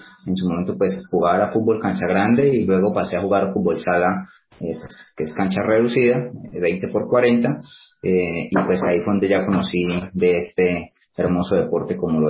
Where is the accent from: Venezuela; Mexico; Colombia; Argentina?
Colombia; Santander; tengo 25 años, soy santandereano. Toda mi vida he estado aquí en Santander